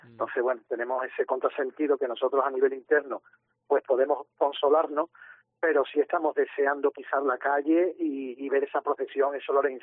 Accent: Cádiz, Andalusia, Spain; te puedo hablar como gaditano, como cofrade, como personal de ayuntamiento a nivel municipal

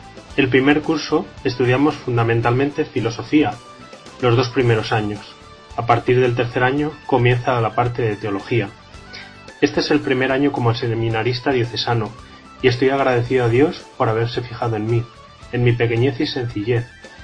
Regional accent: Cantalapiedra, Castile and León, Spain; soy natural de Cantalapiedra

